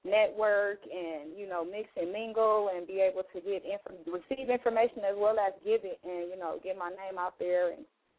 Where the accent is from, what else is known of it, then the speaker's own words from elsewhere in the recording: Inglewood, California, United States; I grew up in Inglewood.